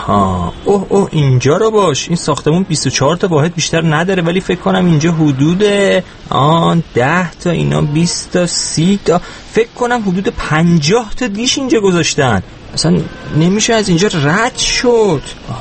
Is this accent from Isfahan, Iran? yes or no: no; Tehran, Tehran Province, Iran; من بچه تهرانم